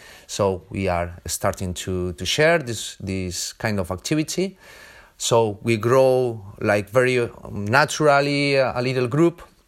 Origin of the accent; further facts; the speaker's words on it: Spain; English is a second language; from Spain.